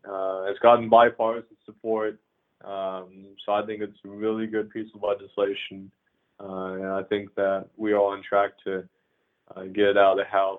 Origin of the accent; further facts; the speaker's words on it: Lawton, Oklahoma, United States; Lawton, we've got about 90,000 people altogether. We do have a military base to our north, Fort Sill. It's my hometown. That's where I was born and raised.